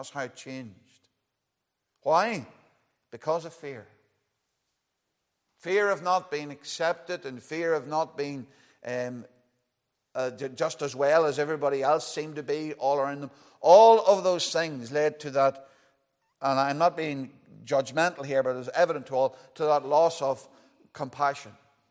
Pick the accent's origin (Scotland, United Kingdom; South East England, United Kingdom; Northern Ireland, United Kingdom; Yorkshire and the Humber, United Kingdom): Northern Ireland, United Kingdom; Dungannon; I was brought up in Dungannon Free Presbyterian Church